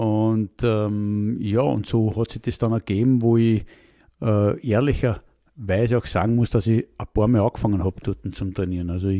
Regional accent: Vienna, Austria; Ja, also herkommen tue ich aus dem zweiten Bezirk, wo ich auch aufgewachsen bin, wo auch mein Vater aufgewachsen ist

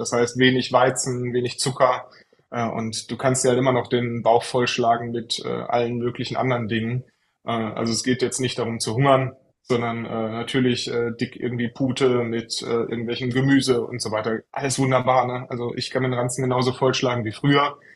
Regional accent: Troisdorf, North Rhine-Westphalia, Germany; also born or lived in Franconia; Ich bin in Troisdorf, also ich bin aus Troisdorf, genau. Ja. Gebürtiger Franke tatsächlich, man hört es nicht. Ich habe meine Grundschulzeit dann in Troisdorf und Umgebung verbracht und bin dann auch immer im Rheinland geblieben.

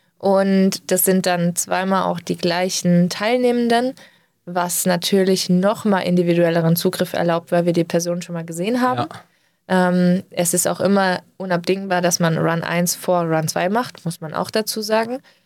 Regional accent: Baden-Württemberg, Germany; ich komme aus dem Schwabenland und das war in Schwäbisch Gmünd, im tiefsten Schwabenland.

